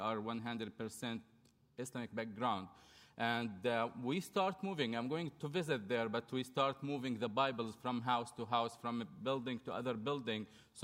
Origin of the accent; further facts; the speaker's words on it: Jordan; now in Cincinnati, United States; I'm from Jordan